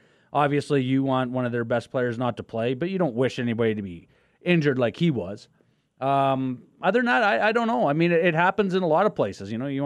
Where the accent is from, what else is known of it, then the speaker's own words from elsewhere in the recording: Western Canada, Canada; I'm from Western Canada.